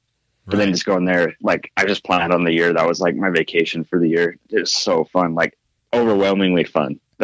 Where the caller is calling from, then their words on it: Salt Lake City, Utah, United States; From Salt Lake.